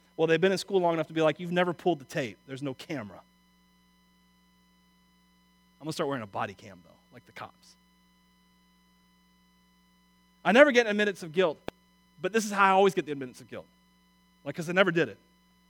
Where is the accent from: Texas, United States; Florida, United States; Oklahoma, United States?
Florida, United States; Wauchula; I'm from Wachula, so I mean, I got low expectations.